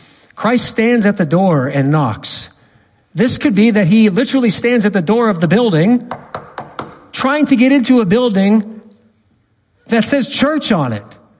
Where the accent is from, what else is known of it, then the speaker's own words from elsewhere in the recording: Los Angeles, California, United States; I'm from Los Angeles. I see it all the time. Where I was born, there's literally a church to all religions.